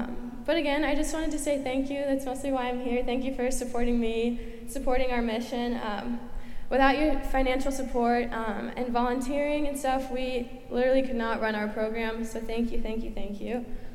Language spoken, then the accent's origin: English; Indianapolis, Indiana, United States; now in Bloomington, United States; I'm from Indianapolis, but I'm usually in Bloomington, Indiana, where I go to school.